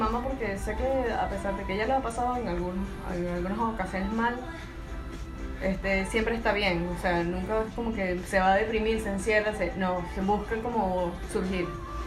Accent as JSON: {"language": "Spanish", "country": "Venezuela", "moved": "yes", "said": "nosotros salimos de Venezuela por aprender."}